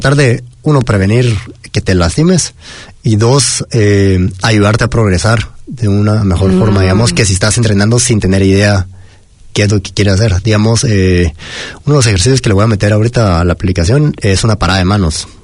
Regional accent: Guatemala; yo, por ejemplo, creciendo en Guatemala y a 30 minutos de la capital

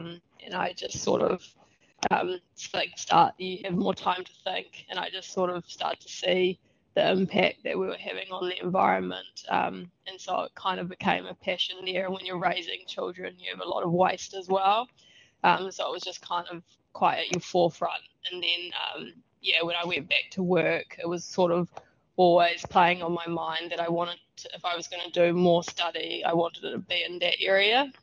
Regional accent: Hawke's Bay, New Zealand; Grew up in Hawke's Bay and have sort of gone away and come back. My whole family's actually come back home

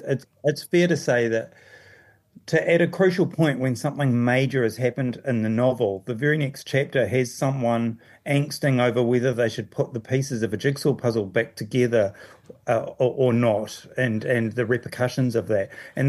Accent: Dunedin, Otago, New Zealand; Brockville, the suburb that I used to look across from in my hometown in Dunedin.

